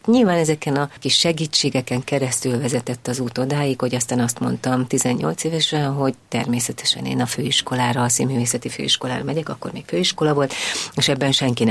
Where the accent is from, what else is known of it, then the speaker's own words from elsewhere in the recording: Gyöngyös, Heves, Hungary; born there; 1966-ban születtem Gyöngyösen, a nővérem 4 évvel idősebb nálam, édesapám bíró volt akkor Gyöngyösön